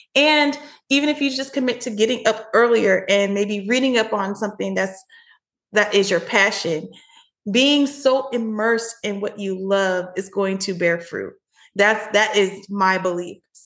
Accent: Tacoma, Washington, United States; And so I'm originally from Tacoma, as I said, and yes, it rains all the time, y'all.

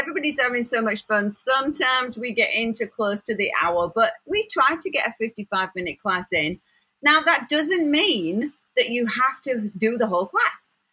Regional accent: England, United Kingdom; And yes, I'm English.

